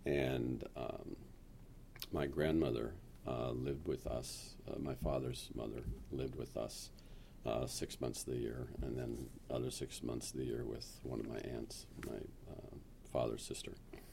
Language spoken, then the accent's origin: English; Sacramento, California, United States; born there; now in Mill Valley, United States; I was born in Sacramento, California, on August 10th, 1944.